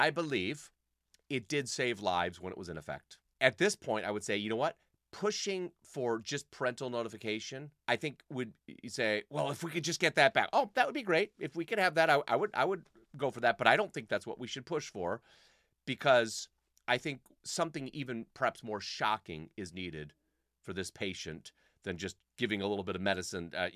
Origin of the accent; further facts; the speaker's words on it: Illinois, United States; I was born and bred in Illinois. The Lord has kept me here for one reason or another.